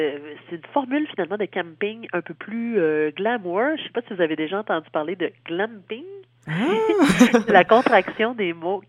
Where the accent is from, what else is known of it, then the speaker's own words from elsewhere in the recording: Quebec, Canada; Moi, je suis originaire de la région du Bas-Saint-Laurent, région qu'on connaît souvent pour toute son ouverture sur le fleuve.